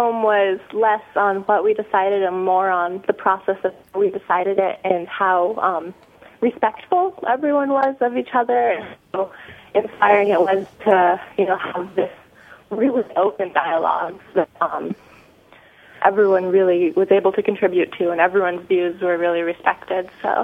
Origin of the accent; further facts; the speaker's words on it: Valdez, Alaska, United States; I was representing my hometown, Valdez, and I'm a student at University of Alaska, Fairbanks.